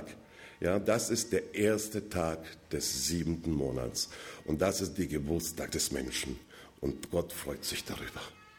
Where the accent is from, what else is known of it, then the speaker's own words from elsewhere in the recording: Odesa, Odesa Oblast, Ukraine; German is a second language; Ja, ich komme aus der Odessa, nicht?